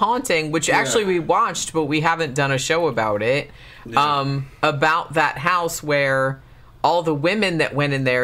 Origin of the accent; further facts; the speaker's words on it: Daytona Beach, Florida, United States; I grew up in Daytona, and, like, I didn't have a car for a really long time because I couldn't afford one.